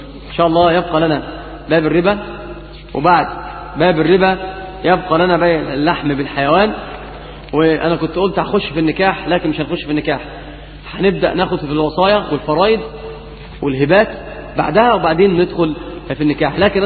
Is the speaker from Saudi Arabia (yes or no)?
no; Egypt; اللي عندنا في مصر بيقولوا البيع المحروق،